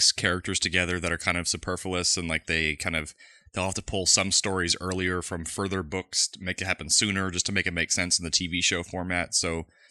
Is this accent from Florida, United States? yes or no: yes; Orlando, Florida, United States; But they're at Disney World, where Steve and I spent most of our childhood growing up in Orlando.